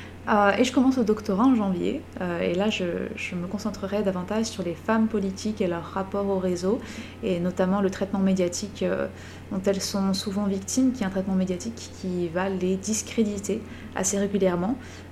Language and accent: French; Belgium; now in Canada; comme vous pourrez l'entendre à mon accent, je ne suis pas québécoise, mais je viens en réalité de Belgique. Donc j'ai commencé mon parcours universitaire à Bruxelles